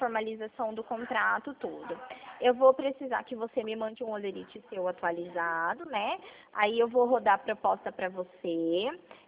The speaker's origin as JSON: {"language": "Portuguese", "town": "Bauru", "region": "São Paulo", "country": "Brazil", "said": "Eu sou daqui de Bauru"}